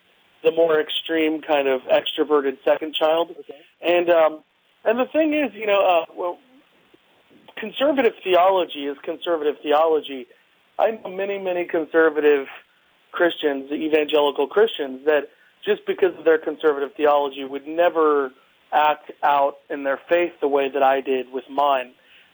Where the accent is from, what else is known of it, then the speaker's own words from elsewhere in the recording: Nashville, Tennessee, United States; Well, I was raised in the Bible Belt in Nashville, Tennessee. I'm actually here right now visiting.